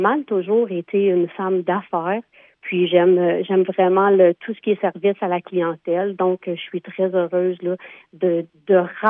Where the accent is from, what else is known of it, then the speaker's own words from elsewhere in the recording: Quebec, Canada; Moi, je suis native de la Petite Nation.